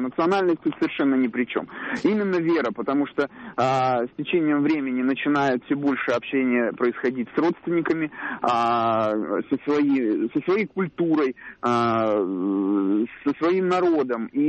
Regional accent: Almaty, Kazakhstan; now in Moscow, Russia; В силу определенных обстоятельств я достаточно долгое время прожил в городе Алма-Ата

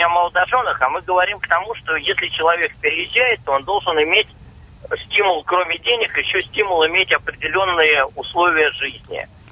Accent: Moscow, Russia; телефон самарский, правда, я сейчас в Москве, я москвич.

